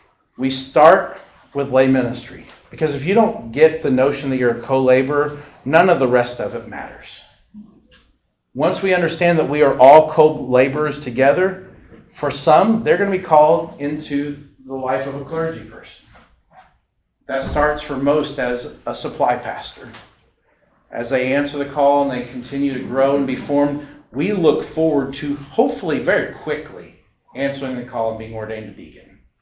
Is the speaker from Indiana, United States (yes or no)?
yes; Indiana, United States; I'm from Indiana.